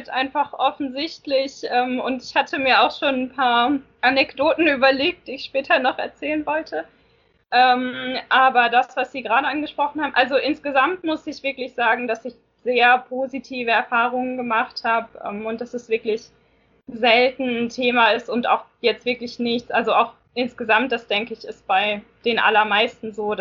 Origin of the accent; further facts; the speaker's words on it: Germany; born there; first language German; Also meine Mutter ist deutsch und ich wurde auch in Deutschland geboren und Deutsch ist auf jeden Fall meine Muttersprache. Und mein Vater kommt aus Ghana